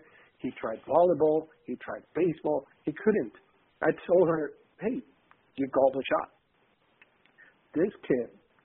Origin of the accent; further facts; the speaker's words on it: Puerto Rico; I am from Puerto Rico